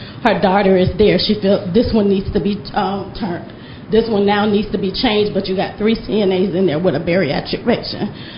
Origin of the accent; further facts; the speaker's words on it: Orlando, Florida, United States; I'm a CNA, and I'm with 1199 SEIU. I'm from Orlando.